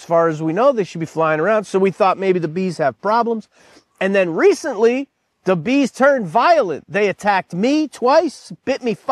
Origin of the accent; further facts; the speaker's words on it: Buffalo, New York, United States; I grew up in the Buffalo, New York area in the early 1970s